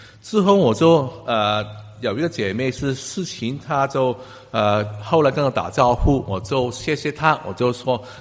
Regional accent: Hong Kong; Chinese is a second language; also born or lived in United Kingdom; now in Canada; 我刚来到加拿大的时候，我在英国读过几年书，我在香港长大，所以英文来讲对我来说不是太困难的事，但是我在香港都是去广东教会的，广东话教会的

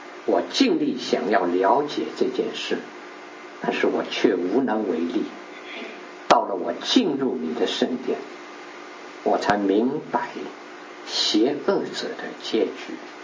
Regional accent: China; 所以我们中国人常常说，人是蜡烛，不点不亮

